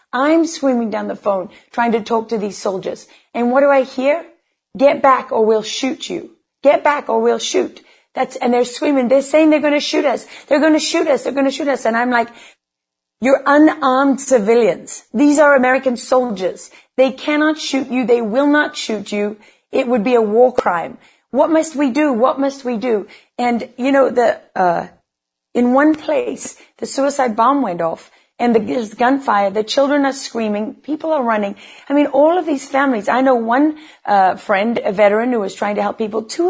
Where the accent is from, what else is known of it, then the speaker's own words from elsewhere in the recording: South Africa; now in United States; I'm a South African. I'm an immigrant who made my home here. My children are born here, and my husband is from here. And I have lived the ideals of America all my life as a white South African growing up in a country